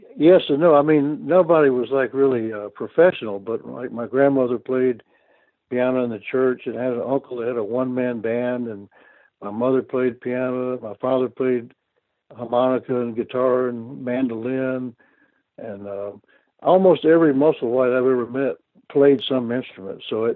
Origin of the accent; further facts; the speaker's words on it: Memphis, Tennessee, United States; also born or lived in Kosciusko, Mississippi; Well, I was born in Kosciuszko, Mississippi, and in 1944, and in 1947, we moved to Memphis, Tennessee, and that's where I grew up.